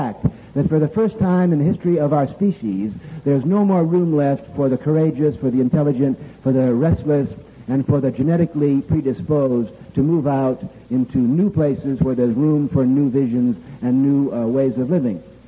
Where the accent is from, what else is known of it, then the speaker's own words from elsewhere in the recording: New England, United States; Now, I'm from New England. I love New England, but New England is a museum.